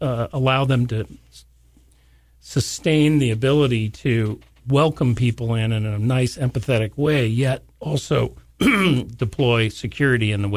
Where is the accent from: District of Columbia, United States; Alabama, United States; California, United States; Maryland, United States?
California, United States; But I'm all-American from California.